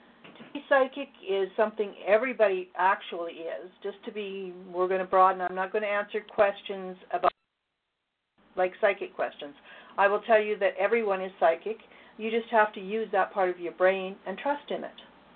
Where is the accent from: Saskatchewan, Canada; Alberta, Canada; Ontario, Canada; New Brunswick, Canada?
Alberta, Canada; we are both Canadian. Both of us Canadian, both of us Albertans.